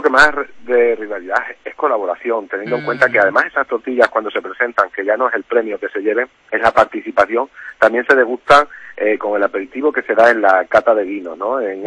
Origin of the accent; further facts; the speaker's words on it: Madrigalejo, Extremadura, Spain; Madrigalejeño, somos madrigalejeños y extremeños, ¿eh?